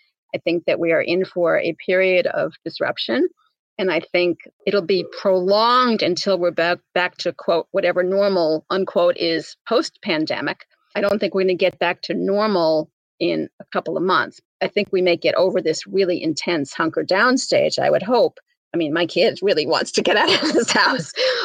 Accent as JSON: {"language": "English", "region": "New Jersey", "country": "United States", "tie": "born or raised there", "also_born_or_lived": "California", "said": "Didn't everybody grow up in New Jersey? I grew up in New Jersey with a little bit of California."}